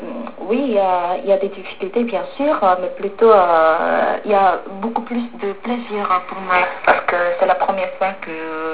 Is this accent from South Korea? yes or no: yes; South Korea; French is a second language; j'ai commencé à apprendre le français à l'université, comme beaucoup de Coréens.